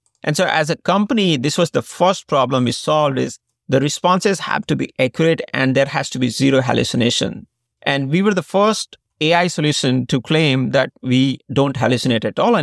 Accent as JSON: {"language": "English", "country": "India", "tie": "born or raised there", "said": "So I grew up in India. Both me and my co-founder went to school together in India, same IIT."}